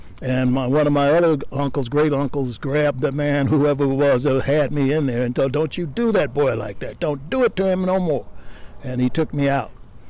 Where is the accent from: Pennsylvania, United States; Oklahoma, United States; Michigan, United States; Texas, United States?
Michigan, United States; Detroit; also born or lived in Mississippi; I'm a baby from Mississippi, raised partly in Detroit at a time when blacks were coming out of the South trying to find jobs in the Motor City.